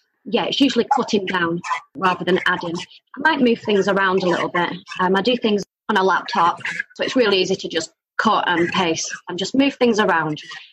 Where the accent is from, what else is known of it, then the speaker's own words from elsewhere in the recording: Burnley, North West England, United Kingdom; I don't think there's ever been a poetry night in my hometown in Burnley before that I know of or that anybody I know knows of.